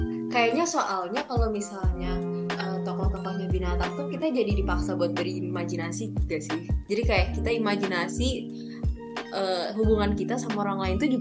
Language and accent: Indonesian; Tangerang, Banten, Indonesia; now in Bandung, Indonesia; kita anak rantau ya Jok, kayak aku dari Tangerang